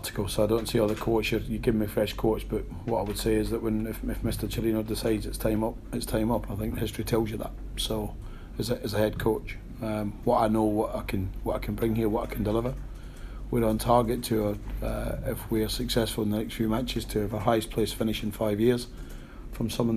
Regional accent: Scotland, United Kingdom; You know, I am Scottish, I'm very passionate about where I come from and what I represent

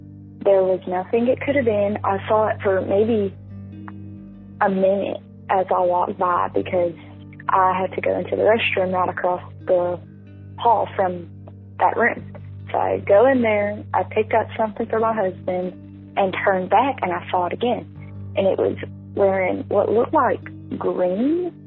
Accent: Alabama, United States; I'm from Alabama.

